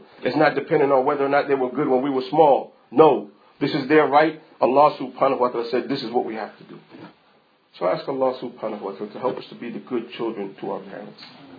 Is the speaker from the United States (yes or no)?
no; Costa Rica; And for most of you, you probably know I come from Costa Rica. That's where my parents are from, Costa Rica.